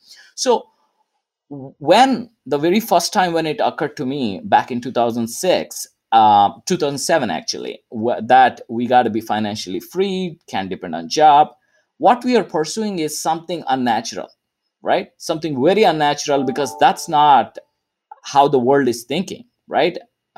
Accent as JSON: {"language": "English", "country": "India", "tie": "born or raised there", "moved": "as an adult", "lives_now": "United States", "said": "so I came to United States from India. I'm originally born and brought up there, completed my undergrad in electrical engineering over there and came to United States in 2002 to pursue my master's degree."}